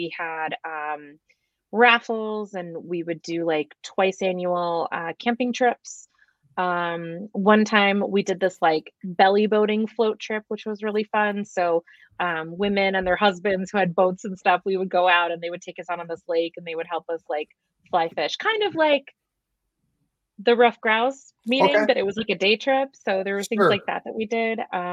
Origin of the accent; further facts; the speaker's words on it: Maryland, United States; I'm originally from the East Coast of Maryland. So I remember going deep sea fishing